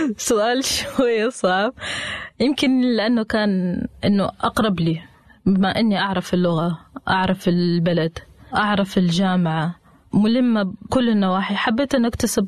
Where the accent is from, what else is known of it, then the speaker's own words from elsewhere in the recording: Oman; أقول له أنا من عمان